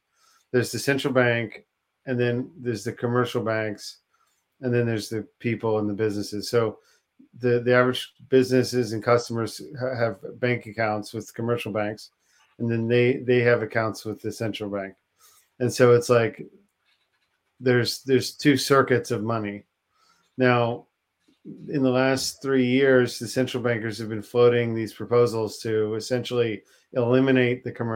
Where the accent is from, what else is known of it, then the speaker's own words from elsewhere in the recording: Washington, District of Columbia, United States; And that's sort of what I'm doing is I'm from Washington, D.C. And, you know, I grew up in a nice family around fancy people and around, you know, spooks and all these other people.